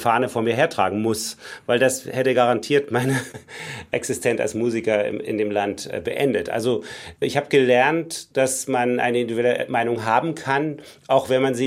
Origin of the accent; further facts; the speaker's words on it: East Germany, Germany; Also ich bin in der DDR aufgewachsen